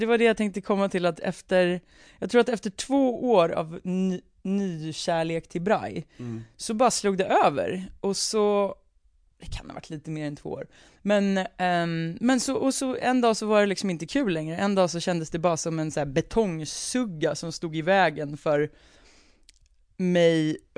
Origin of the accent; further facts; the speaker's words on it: Lidingö, Stockholm County, Sweden; Nu ska jag gå skola hemma på Lidingö istället.